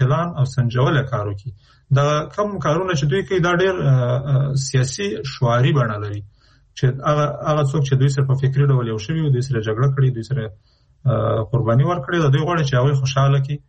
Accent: Afghanistan; چون موږ د افغانستان خلک یو د افغانستان په هر فرد

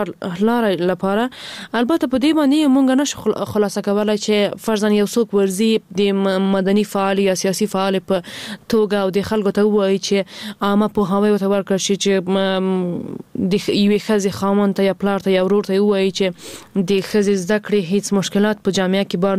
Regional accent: Ghazni, Afghanistan; ما په خپل ولایت کې چې زه هم د غزنی یم

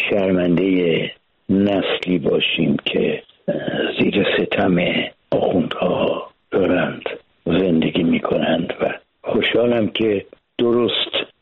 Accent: Iran

